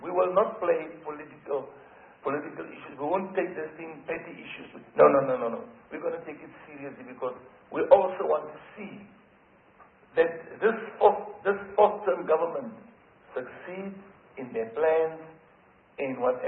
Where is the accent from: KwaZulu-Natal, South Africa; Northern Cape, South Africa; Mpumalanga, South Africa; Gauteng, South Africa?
Northern Cape, South Africa; and I'm from the Northern Cape.